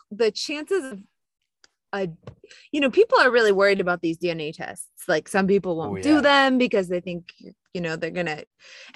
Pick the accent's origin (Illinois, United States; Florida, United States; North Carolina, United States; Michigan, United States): Illinois, United States; Chicago; But, you know, I'm from Chicago, where you're from. I live in California.